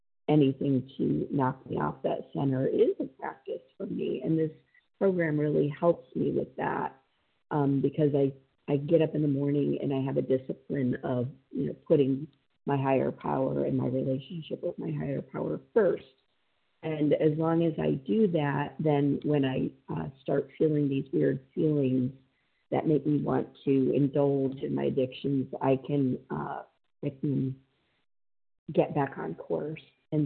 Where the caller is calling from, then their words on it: Boston, Massachusetts, United States; I'm calling from East Boston today.